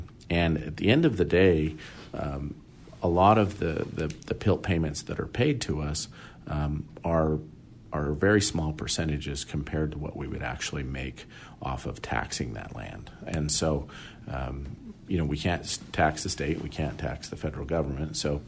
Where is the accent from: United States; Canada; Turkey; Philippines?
United States; Marysville; I'm from Marysville, and as we were talking earlier, you know, there's 300 to 400 people there as a general rule of thumb, except for summertime, it goes to 4,000 to 10,000 people.